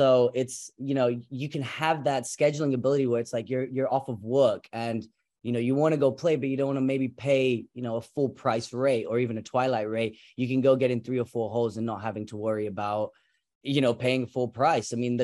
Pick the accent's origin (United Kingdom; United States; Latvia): United Kingdom; England; I was born and raised in England.